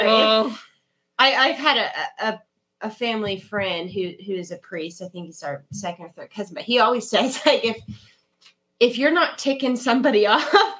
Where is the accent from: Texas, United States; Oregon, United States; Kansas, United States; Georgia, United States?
Kansas, United States; So, yes, I am from Kansas.